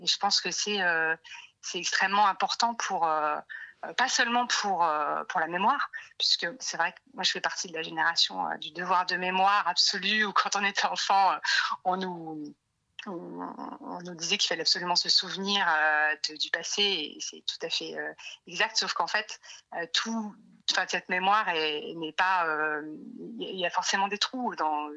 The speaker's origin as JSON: {"language": "French", "town": "Nancy", "region": "Grand Est", "country": "France", "tie": "born or raised there", "said": "Moi, j'ai grandi à Nancy, donc une ville qui n'avait pas été annexée"}